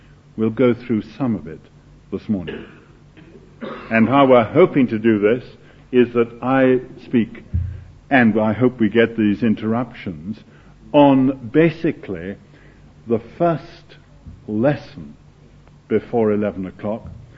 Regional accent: Scotland, United Kingdom; Of course, I'm a Scot.

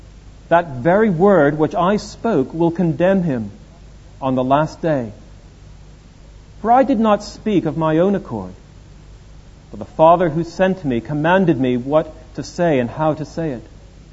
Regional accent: Boston, Massachusetts, United States; moved away as an adult; now in London, United Kingdom; I am an American. I was from Boston, Massachusetts, and after doing my undergraduate degree, I came over to study at St. Andrews, not at Aberdeen, and have been here ever since.

